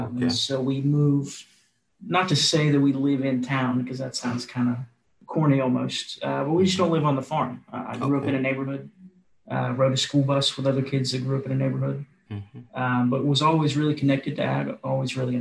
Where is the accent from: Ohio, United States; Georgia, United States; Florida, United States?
Georgia, United States; So I grew up in South Georgia. Valdosta would be the what I like to call the big town around where I live.